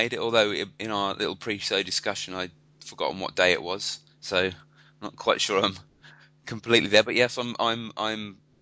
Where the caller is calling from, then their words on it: Sydney, New South Wales, Australia; I'm coming through from Sydney, and just looking out the window at the Opera House.